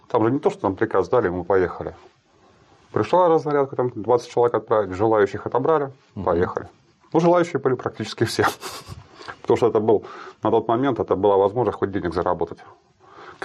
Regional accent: Saint Petersburg, Russia; Я вообще из Санкт-Петербурга.

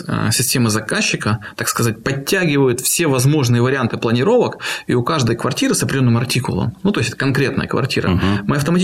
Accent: Crimea, Ukraine; я сам крымчанин, родился в Крыму

